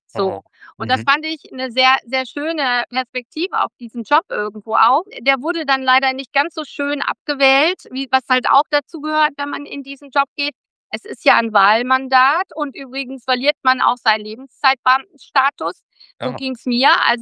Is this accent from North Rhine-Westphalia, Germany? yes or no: yes; North Rhine-Westphalia, Germany; Ich komme ursprünglich aus NRW.